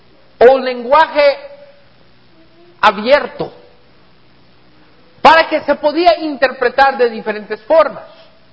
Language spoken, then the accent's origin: Spanish; United States; está llegando al punto en mi país, en los Estados Unidos